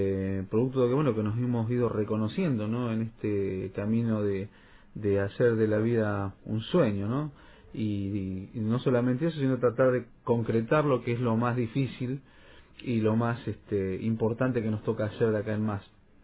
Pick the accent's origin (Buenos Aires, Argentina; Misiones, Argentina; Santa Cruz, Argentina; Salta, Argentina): Santa Cruz, Argentina; Río Turbio; estuvimos hace apenas unos días en mi pueblo, en Río Turbio, juntos.